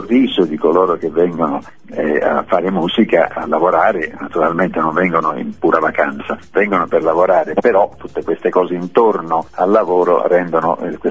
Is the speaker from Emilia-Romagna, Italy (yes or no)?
no; Naples, Campania, Italy; io sono napoletano